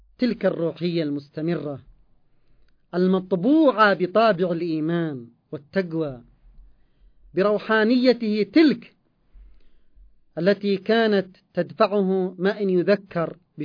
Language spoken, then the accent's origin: Arabic; Yemen; يعني من التعبيرات المحلية في بلدنا اليمن